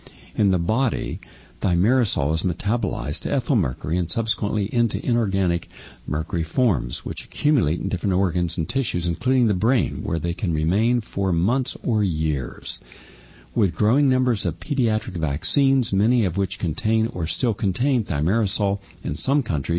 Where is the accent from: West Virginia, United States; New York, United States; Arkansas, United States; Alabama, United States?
West Virginia, United States; Editorial from the Charleston Gazette in my home state of West Virginia